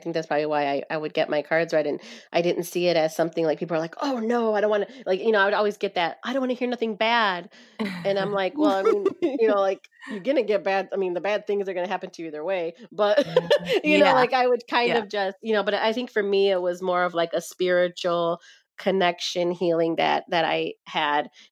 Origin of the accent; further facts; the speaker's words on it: Detroit, Michigan, United States; ever since I was little, I grew up in Detroit and we were just always obsessed with getting our cards read.